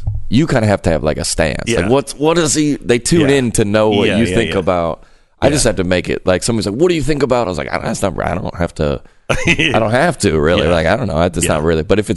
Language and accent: English; the South, United States; All right, so I grew up in church. I grew up in the South. My dad's a pastor. I was homeschooled, one of eight kids.